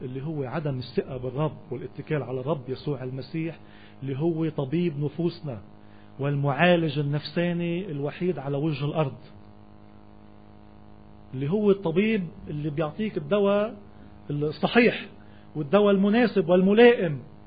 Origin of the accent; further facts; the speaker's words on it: Lebanon; يمكن نحن كلبنانيين عشنا بظروف الحرب، الحرب الأهلية من السبعينات للتسعين